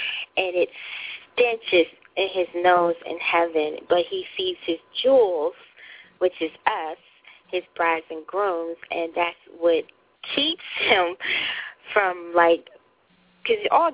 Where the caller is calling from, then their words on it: Montclair, New Jersey, United States; I live in Montclair, New Jersey.